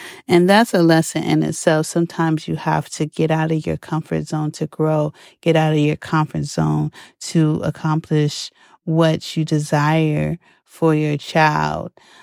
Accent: Columbus, Ohio, United States; because I am from Columbus, Ohio.

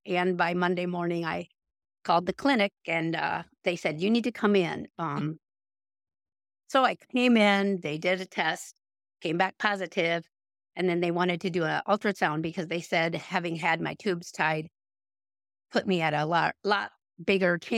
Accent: Minnesota, United States; We are from Southwest Minnesota, very rural farming community. My husband is a farmer.

